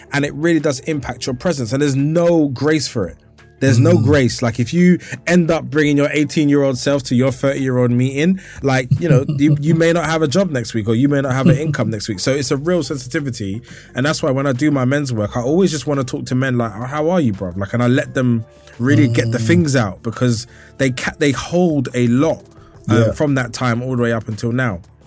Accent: Hackney, London, United Kingdom; I'm from Hackney, and so we were just talking about like what it was growing up

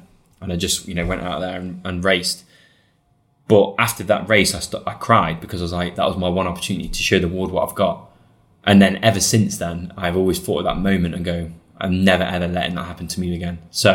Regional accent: United Kingdom; I am who I am and I'm British.

